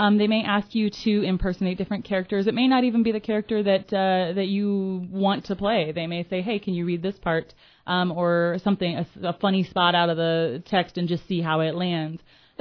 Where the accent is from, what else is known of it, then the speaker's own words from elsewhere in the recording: Quincy, United States; I'm a mom, and I know that I would love for my son to have the arts opportunities that I had growing up in Quincy.